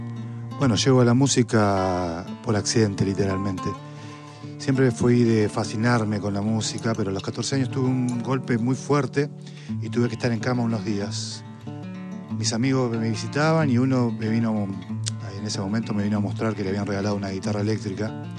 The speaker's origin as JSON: {"language": "Spanish", "town": "Villa Regina", "region": "Río Negro", "country": "Argentina", "said": "Empecé a ir a ensayos de bandas que tenía ahí en el pueblo. Yo soy de Villa Regina."}